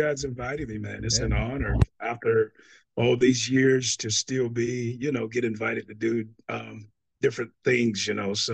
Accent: North Carolina, United States; ever since I was 9 years old, growing up in North Carolina

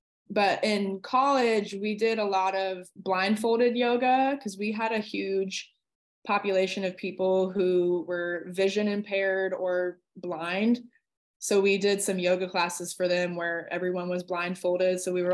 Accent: Arizona, United States; So I'm 24 years old. I'm born and raised in Arizona. I went to college at Arizona State.

